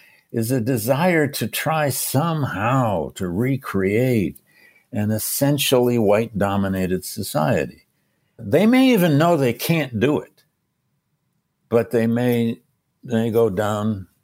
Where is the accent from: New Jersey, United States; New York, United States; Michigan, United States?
Michigan, United States; I grew up in Michigan. And to see those guys with their assault rifles inside the Michigan Capitol was just appalling to me.